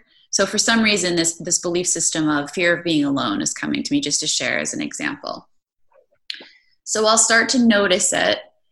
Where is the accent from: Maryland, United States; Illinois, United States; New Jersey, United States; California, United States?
Maryland, United States; I was diagnosed with it when I was like 13, because I grew up in Maryland and like, it's just common.